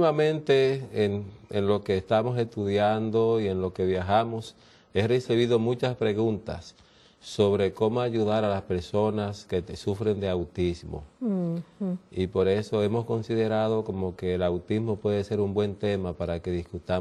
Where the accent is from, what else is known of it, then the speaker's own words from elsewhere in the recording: Dominican Republic; also born or lived in New York / Puerto Rico; now in United States; yo soy oriundo, nacido en la República Dominicana y me desarrollé como hombre principalmente en Nueva York y Puerto Rico.